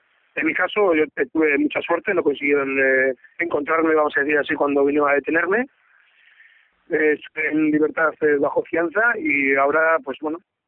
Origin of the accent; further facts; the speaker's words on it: Basque Country, Spain; entra en la naturaleza de nuestra identidad como vascos